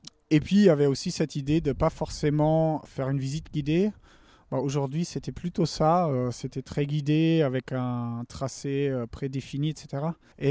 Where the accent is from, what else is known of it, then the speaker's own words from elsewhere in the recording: North Rhine-Westphalia, Germany; now in Paris, France; En Allemagne, j'ai grandi dans un village plutôt à la campagne, oui, près de Düsseldorf.